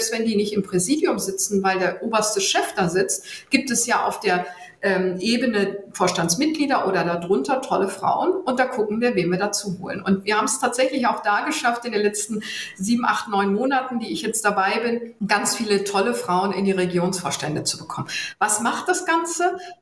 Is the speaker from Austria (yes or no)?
no; Hamburg, Germany; Insbesondere auch Stadtstaat, Hamburg, meine Heimatstadt